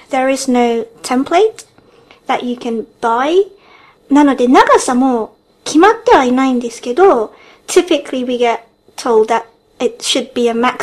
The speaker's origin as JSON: {"language": "Japanese", "country": "United Kingdom", "tie": "born or raised there", "also_born_or_lived": "Japan", "said": "日本生まれイギリス育ちの私たちがロンドンからお送りする"}